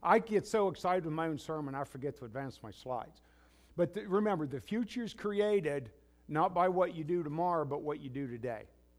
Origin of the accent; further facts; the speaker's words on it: West Virginia, United States; accent: West Virginia; I still have my West Virginia accent, and I tell people I just assume maybe the Lord's going to send me back there one day and I'll still need it.